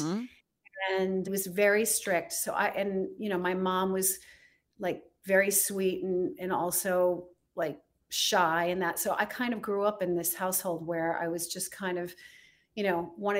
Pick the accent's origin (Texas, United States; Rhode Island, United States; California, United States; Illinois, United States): Rhode Island, United States; I grew up in Rhode Island, and my parents became naturalized citizens. My father immigrated from Turkey, and my mother immigrated from England.